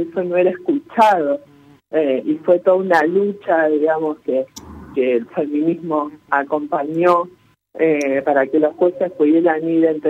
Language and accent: Spanish; Argentina; como argentinos y argentinas